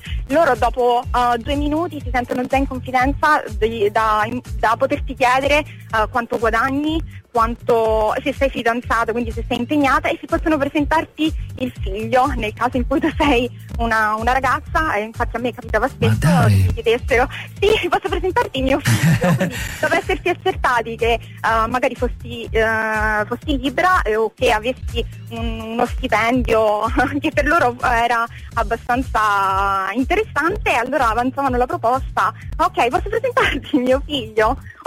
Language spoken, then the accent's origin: Italian; Lazio, Italy; la Tussa, che è la terra in cui sono cresciuta, e nel Lazio